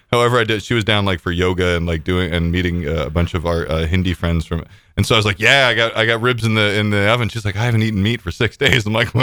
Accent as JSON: {"language": "English", "region": "New Jersey", "country": "United States", "tie": "born or raised there", "said": "I grew up in New Jersey, right? And everybody's like Jersey tomatoes and Idaho potatoes and Maine lobster and everything."}